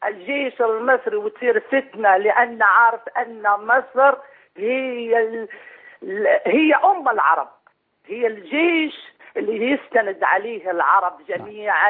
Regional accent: Morocco; وكان له شعبية كبيرة عندنا في المغرب، والحمد لله أن المغاربة من طنجة إلى القويرة، من شمالها إلى جنوبها

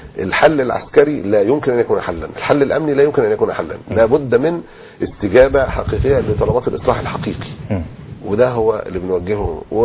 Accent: Alexandria, Alexandria Governorate, Egypt; قيادات كتيرة جدا عندنا في الإسكندرية وفي غيرها

